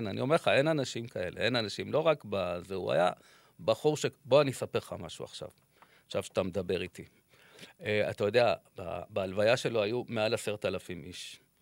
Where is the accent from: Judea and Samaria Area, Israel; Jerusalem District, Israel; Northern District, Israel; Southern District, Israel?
Jerusalem District, Israel; Jerusalem; born there; קטמון, אני נולדתי שם. אני נולדתי צמוד למגרש, רחוב התפירה.